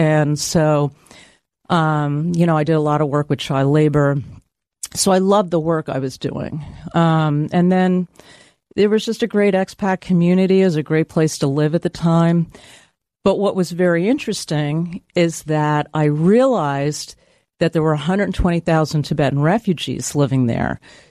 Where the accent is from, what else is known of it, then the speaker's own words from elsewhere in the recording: San Francisco, California, United States; now in New York, United States; California.